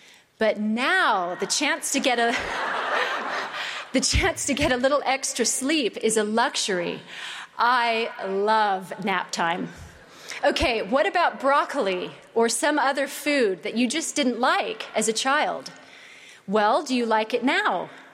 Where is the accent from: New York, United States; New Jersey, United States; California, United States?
California, United States; I grew up in California, my husband in England and Saudi Arabia. I was raised in the church from birth.